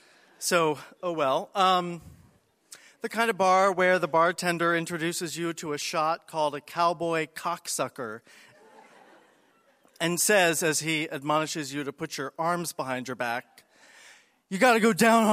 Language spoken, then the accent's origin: English; East Coast, United States; I was from the East Coast and, like, bougie, and my family was liberal.